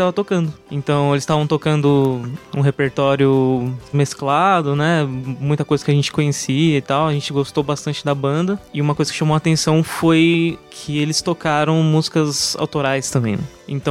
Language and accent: Portuguese; Franco da Rocha, São Paulo, Brazil; porque eu sou de Franco da Rocha, cidade vizinha de Mariporã